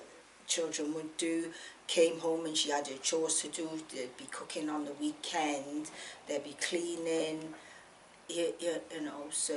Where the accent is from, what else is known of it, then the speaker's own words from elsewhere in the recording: Newport, Wales, United Kingdom; born there; I was born here in Newport, South Wales. And my mother is … she was born in St. Elizabeth, Jamaica in 1940.